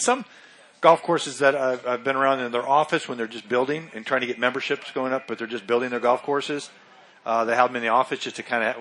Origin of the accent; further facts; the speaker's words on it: Dallas, Texas, United States; I come from Dallas and live in Dallas, and it's a bit of a drier climate, and we go through a lot of droughts.